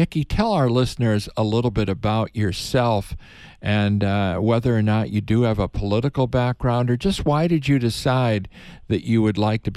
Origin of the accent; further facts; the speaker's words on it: Illinois, United States; I remember growing up in the Illinois, of course, all of those wonderful corn by the side of the road, all the produce.